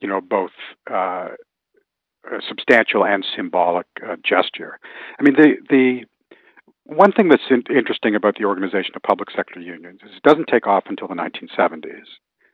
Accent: Iowa, United States; many of them, as in my home state of Iowa, passed by Republican state legislatures

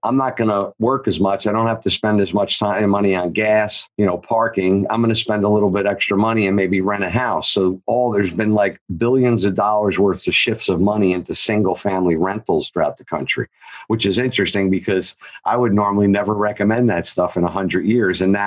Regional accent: New Jersey, United States; growing up in New Jersey, you know, as you're saying this, I'm thinking, you know, and you're from Jersey

